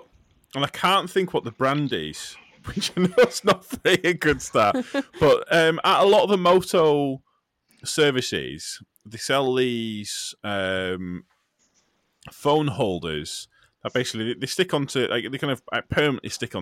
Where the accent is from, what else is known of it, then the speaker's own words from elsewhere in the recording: United Kingdom; But even as a Brit, I know the reputation of Phoenix, Arizona.